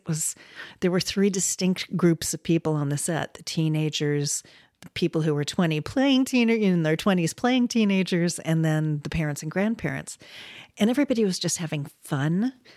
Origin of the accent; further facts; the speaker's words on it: San Diego, California, United States; also born or lived in Loma Linda; San Diego, because that's really where my formative years were.